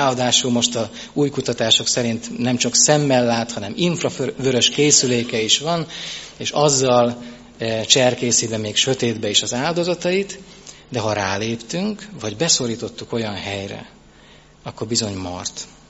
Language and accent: Hungarian; Lónya, Szabolcs-Szatmár-Bereg, Hungary; megint egy kicsit hazaugrok Lónyára, ahol az én szülőföldem van. Ez ott van fent az ukrán határ mellett